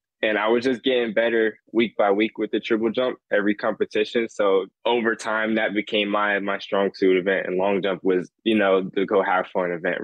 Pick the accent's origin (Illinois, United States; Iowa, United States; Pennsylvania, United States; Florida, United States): Florida, United States; I am from Florida. So the U, FSU have always been those top two schools that you hear about here in Florida.